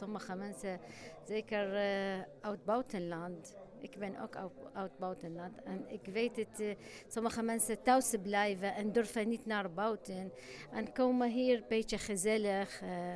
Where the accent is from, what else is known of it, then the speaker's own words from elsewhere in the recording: Iraq; Dutch is a second language; now in Netherlands; Ik kom uit Irak.